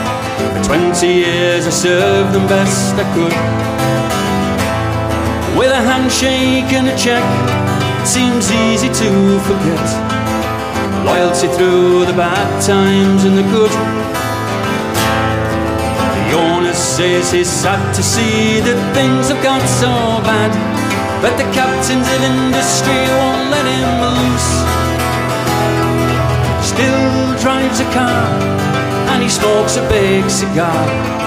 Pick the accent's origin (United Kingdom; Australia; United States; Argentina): United Kingdom; England; Now, I grew up in England in the 80s.